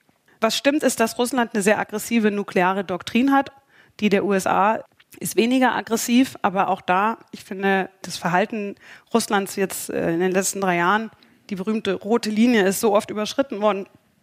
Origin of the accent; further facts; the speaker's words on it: Munich, Bavaria, Germany; Ich bin in München aufgewachsen